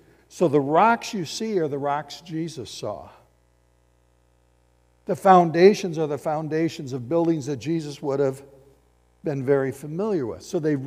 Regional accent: Battle Creek, Michigan, United States; now in Nashville, United States; I grew up in Battle Creek. Why would I settle in Nashville?

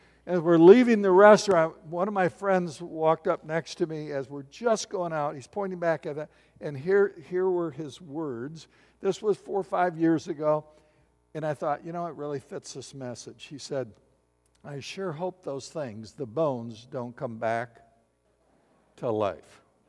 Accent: Battle Creek, Michigan, United States; I grew up in Battle Creek

